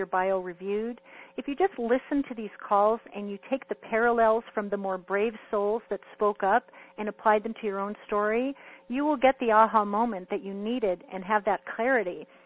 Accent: California, United States; I'm from the San Fernando Valley. I graduated from Cal State Northridge.

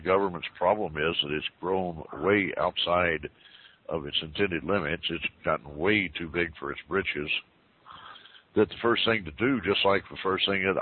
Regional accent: United States; I'm an American.

